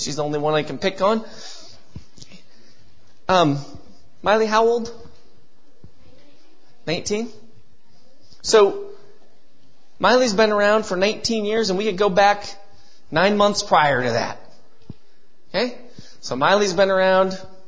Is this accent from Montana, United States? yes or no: yes; Bozeman, Montana, United States; also born or lived in Great Falls; I was actually born in Great Falls. Okay. My family moved to Bozeman about a year after I was born.